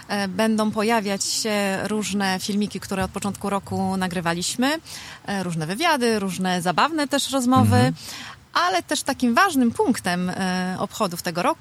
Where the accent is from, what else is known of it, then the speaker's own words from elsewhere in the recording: Hel, Pomeranian Voivodeship, Poland; Ja jestem z Helu, u mnie było 12.